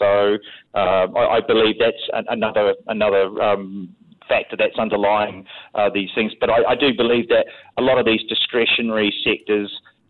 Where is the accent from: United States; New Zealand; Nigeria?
New Zealand; accent: Kiwi; Yeah, I can imagine my thick Kiwi accent must confuse some listeners, but I'm trying my very best.